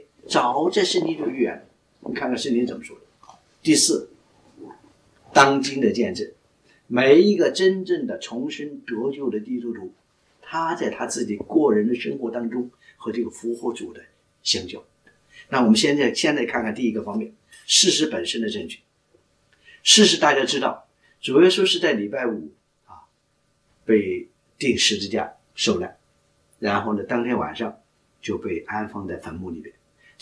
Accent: China; 不像我们中国人的地上要挖一个土坑是吧

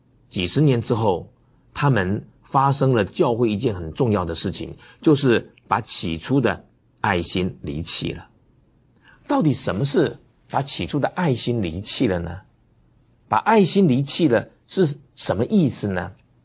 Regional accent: China; 我们中国人不是说饮水思源吗？

